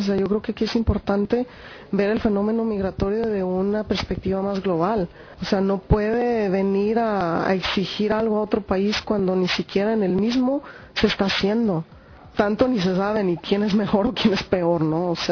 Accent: Mexico; now in Chicago, United States; Y como comunidades mexicanas en Chicago

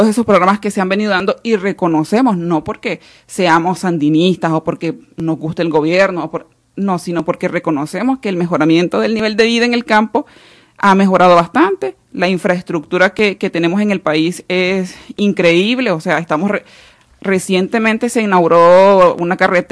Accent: Nicaragua; como campesina o como ciudadanas nicaragüenses

